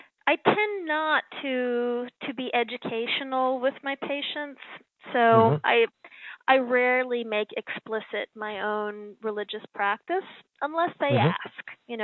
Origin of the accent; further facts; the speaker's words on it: New York, United States; because I'm a New Yorker